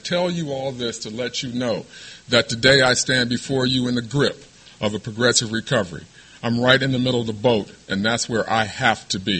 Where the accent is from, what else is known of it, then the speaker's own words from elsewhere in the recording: Midwest, United States; I came from the Midwest, from a middle-class family that did everything they could to see to it that I had opportunities that they did not have.